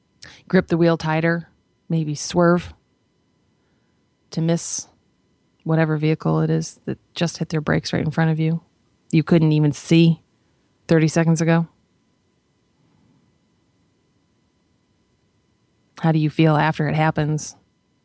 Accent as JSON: {"language": "English", "region": "New York", "country": "United States", "tie": "born or raised there", "said": "I grew up in New York State, so I'm very familiar with driving a car in a blizzard."}